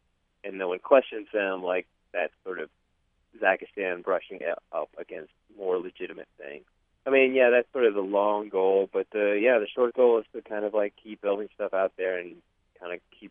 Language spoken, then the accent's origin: English; Los Angeles, California, United States; moved away as an adult; now in New York City, United States; from Los Angeles originally. I grew up on the West Side near the beach, and I went to school at NYU, and I moved to New York City when I was 18.